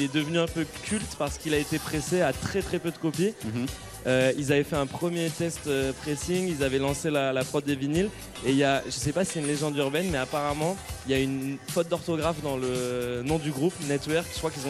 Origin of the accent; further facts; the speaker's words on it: Southwest France, France; c'est plus personnel vu que je viens du Sud-Ouest.